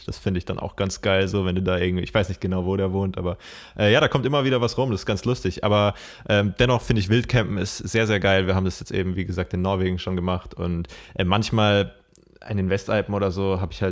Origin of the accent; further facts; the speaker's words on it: Karlsruhe, Baden-Württemberg, Germany; Ich komme aus Karlsruhe, also ist man innerhalb von 10 Minuten in Frankreich.